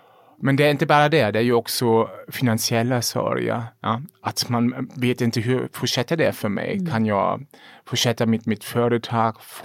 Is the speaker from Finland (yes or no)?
no; Germany; Swedish is a second language; now in Sweden; Jag vet till exempel, eftersom jag kom från Tyskland, i Sverige är det ju så att ni har en väldigt välutvecklat e-system.